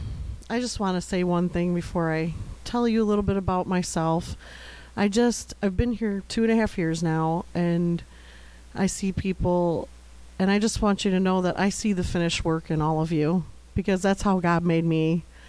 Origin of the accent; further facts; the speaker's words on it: Rochelle, United States; born there; I was born in Rochelle to a 17-year-old mother who knew she was giving me up for adoption.